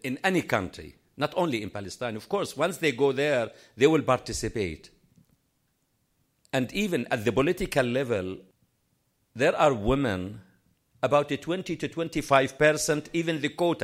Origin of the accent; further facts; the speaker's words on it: Canada; I'm coming from Canada